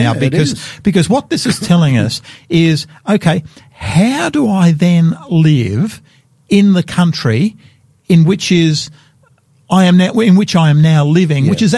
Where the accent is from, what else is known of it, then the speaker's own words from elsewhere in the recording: Australia; I would say I am more proud of being a Christian than I am of being an Australian. Mm, and, you know, I love this country